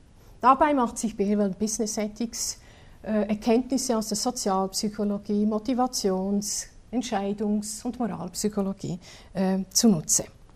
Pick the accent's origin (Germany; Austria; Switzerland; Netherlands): Switzerland; first language Swiss German; German is a second language; Sie wissen, dass ich Schweizerin bin und meine Muttersprache Schweizerdeutsch ist und nicht Hochdeutsch.